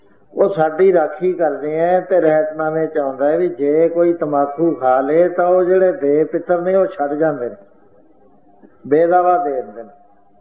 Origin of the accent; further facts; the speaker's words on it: Uttar Pradesh, India; now in Chandigarh, India; ਜਦ ਮੈਂ ਯੂਪੀ ਤੋਂ ਆਇਆ ਚੰਡੀਗੜ੍ਹ ਆ ਕੇ ਰਿਹਾਇਸ਼ ਕਰੀ